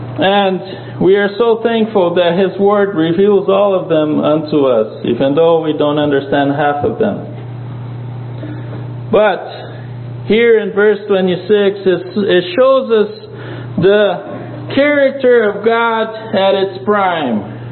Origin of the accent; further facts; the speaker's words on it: Brazil; So we're in 7 boys, born and raised in Brazil. We do not have Brazilian blood at all. We're fake Brazilians.